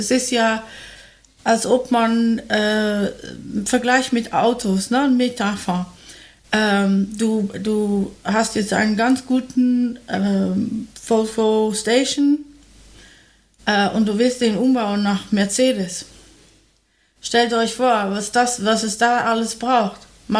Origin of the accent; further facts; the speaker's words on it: Netherlands; German is a second language; wie Sie hören, eine holländische Name. Ich bin auch Holländerin, daher wird hier irgendwann mal merken, dass sich bei mir das Genitiv mit dem Dativ schlägt und so.